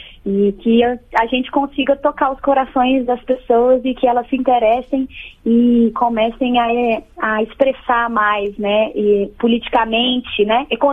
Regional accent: Brazil; Me deixa com orgulho de falar que eu sou brasileira, sabe? Eu tenho um imenso orgulho de falar que eu sou brasileira.

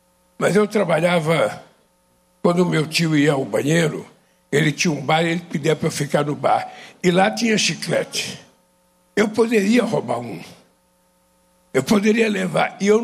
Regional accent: Caetés, Pernambuco, Brazil; born there; moved away; also born or lived in São Paulo; Eu sou nascido na cidade de Caetés, em Pernambuco, que em 1962 não era cidade, era um subdistrito de Garanhuns, e virou cidade em 1962.

